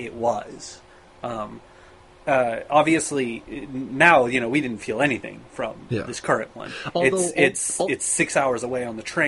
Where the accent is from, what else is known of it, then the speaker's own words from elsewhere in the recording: Colorado, United States; I'm from Colorado, and there's no fault lines in Colorado.